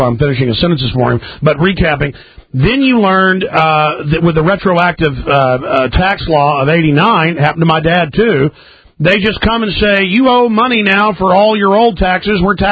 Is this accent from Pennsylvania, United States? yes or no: no; Rockwall, Texas, United States; Well, see, when I grew up in Rockwall, everybody knew the sheriff dealt all the drugs